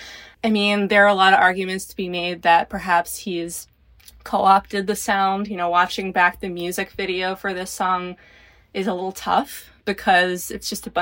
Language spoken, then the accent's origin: English; New Jersey, United States; I'm technically from New Jersey, but I mean, it's all kind of the same after a while.